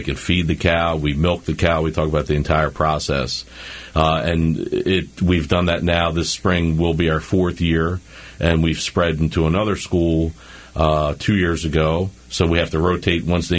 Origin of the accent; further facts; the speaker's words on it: Lutherville, Maryland, United States; I grew up in Lutherville, but having been involved in 4-H in my grandparents' farm, I ultimately knew I wanted to get out to a rural area and own my own place at some point.